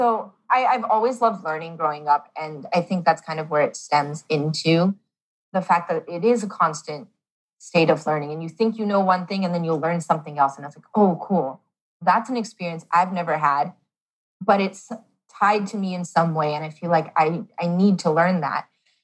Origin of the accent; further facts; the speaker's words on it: United States; I thought I knew everything when I was growing up in America. I was like, you know, I'm Punjabi. I know all about Punjabi culture. I grew up in a Gujarati community.